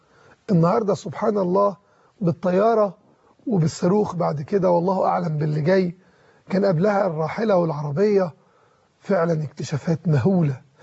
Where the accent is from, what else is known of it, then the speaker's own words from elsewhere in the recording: Egypt; نفسنا كمصريين